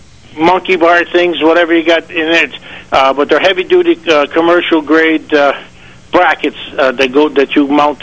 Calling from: Warsaw, New York, United States; Calling from Warsaw, New York.

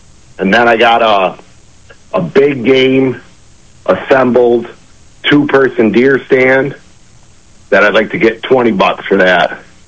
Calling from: Perry, New York, United States

